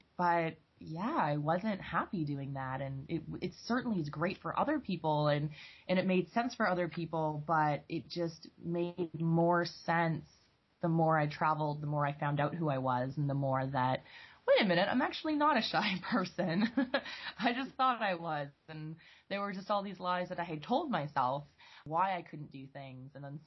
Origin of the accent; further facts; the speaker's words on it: Rocky Mountains, Canada; also born or lived in Ontario; I moved back to Canada as, you know, still a pretty young kid, and we lived across Canada. I grew up in the Rocky Mountains, and then we came to Ontario, which was amazing and different and very strange every time we'd move.